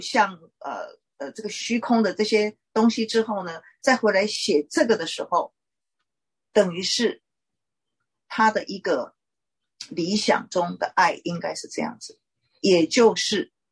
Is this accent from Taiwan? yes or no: no; China; 特别是对亚洲人，对我们中国人的话